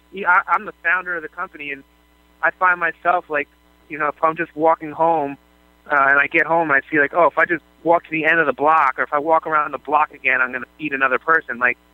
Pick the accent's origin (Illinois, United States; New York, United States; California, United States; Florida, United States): New York, United States; I'm from New York, but the reason I'm in Los Angeles is that one of my members